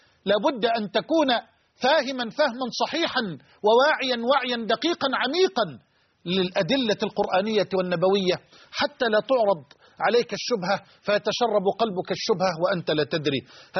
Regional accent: Egypt; بلدنا مصر

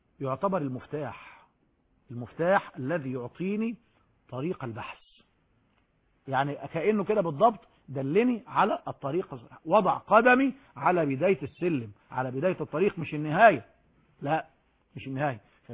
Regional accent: Egypt; ده كلها كلام بالعامية، بالدارج عندنا في مصر

